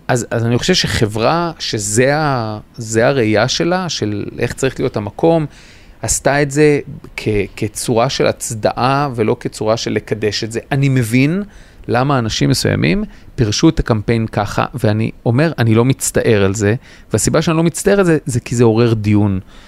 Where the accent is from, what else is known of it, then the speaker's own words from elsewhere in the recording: HaHotrim, Haifa District, Israel; moved away; קיבוץ החותרים. עזבתי אותו בגיל די צעיר